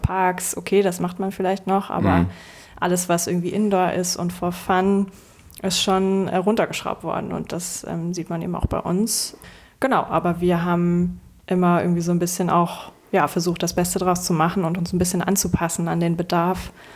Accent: Hamburg, Germany; born there; ich bin 28 Jahre alt, gebürtige Hamburgerin.

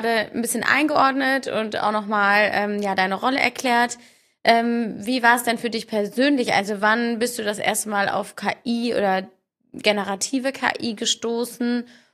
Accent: North Rhine-Westphalia, Germany; dass ich Westfälin bin und zwischen Münster und Osnabrück meine Heimat, dass sich da meine Heimat befindet.

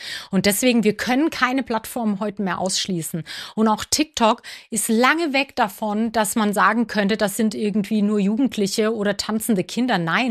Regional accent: Karlsruhe, Baden-Württemberg, Germany; now in Baden-Baden, Germany; ich liebe Karlsruhe, ist meine Heimat

